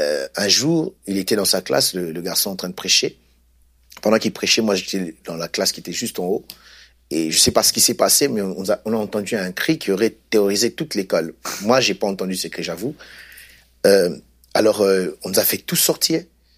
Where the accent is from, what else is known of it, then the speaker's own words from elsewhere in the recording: Kinshasa, DR Congo; Bien sûr, je suis originaire du Congo, Kinshasa, où je suis né.